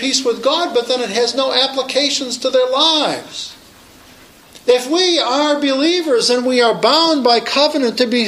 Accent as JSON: {"language": "English", "region": "Pennsylvania", "country": "United States", "tie": "born or raised there", "said": "I know I grew up in Western Pennsylvania in my college years"}